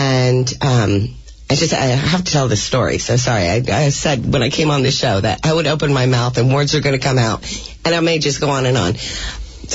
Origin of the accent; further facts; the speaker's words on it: Dover, New Jersey, United States; I grew up in Dover. I was the seventh of eight children.